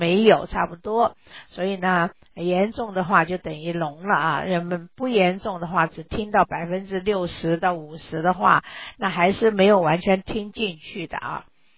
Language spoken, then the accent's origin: Chinese; Taiwan; 那么这个肢体残障呢我是从台湾来的嘛